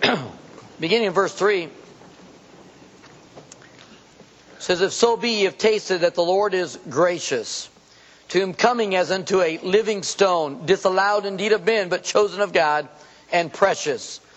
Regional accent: California, United States; Of course, we grew up in California

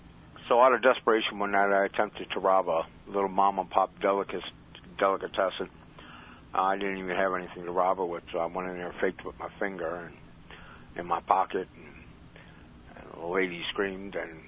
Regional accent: Buffalo, New York, United States; born there; I was born in Buffalo, New York, and I sort of years ago in 1952, I was born there.

